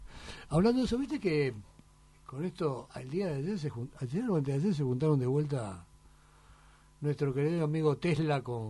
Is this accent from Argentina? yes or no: yes; Argentina; yo diría como argentino tenemos que apoyarlo